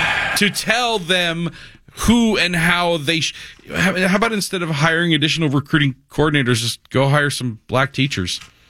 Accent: Miami, Florida, United States; And then a majority of my teachers, when I grew up in Miami, were of color.

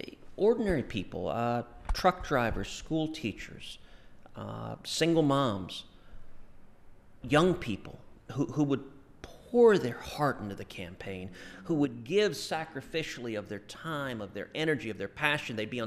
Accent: Houston, Texas, United States; I'm from Houston. Houston is obviously we have Johnson Space Center.

